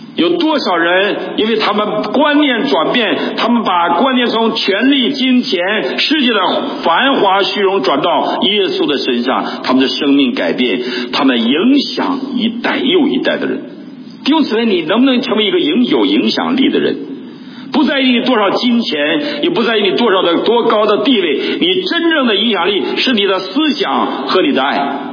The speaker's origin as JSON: {"language": "Chinese", "town": "Wangkui", "region": "Heilongjiang", "country": "China", "said": "那有一天你会到我的墓地看到黑龙江望奎，我是望奎人。"}